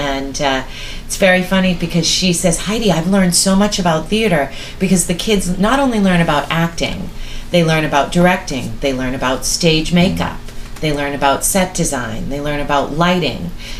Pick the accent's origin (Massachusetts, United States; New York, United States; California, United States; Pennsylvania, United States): Massachusetts, United States; Gloucester; I was a kid growing up in Gloucester, and I loved theater, and there was no place to go. I had to leave town for it.